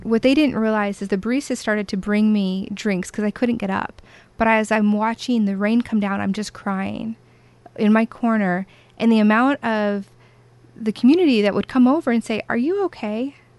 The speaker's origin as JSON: {"language": "English", "town": "Tucson", "region": "Arizona", "country": "United States", "tie": "born there", "said": "My hometown, I'm born in Tucson. All my friends and family are in Phoenix. So I am a West Coast girl."}